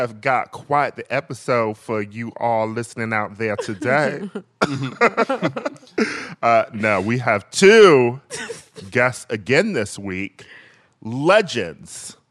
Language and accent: English; Milwaukee, Wisconsin, United States; it was supposed to be in Milwaukee. My hometown, and I was, mm-hmm. I had been needling since last year, Cricket to send me and Aaron Ryan, also from Wisconsin, to the convention this year.